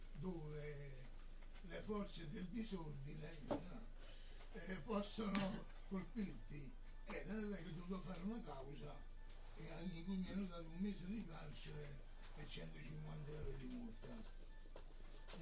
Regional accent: Sarno, Campania, Italy; vengo da Sarno

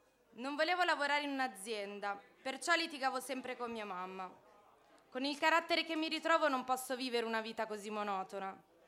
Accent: Garbagnate, Lombardy, Italy; Olek viene da Garbagnate, da dove vengo io.

